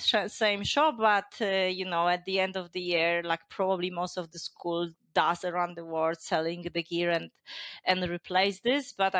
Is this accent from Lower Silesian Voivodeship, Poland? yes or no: no; Warsaw, Masovian Voivodeship, Poland; now in Perth, Australia; And in terms of living in Perth compared to Warsaw, because I'm from Warsaw